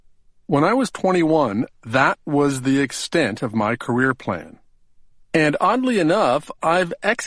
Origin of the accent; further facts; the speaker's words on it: New York, United States; I'm a New Yorker.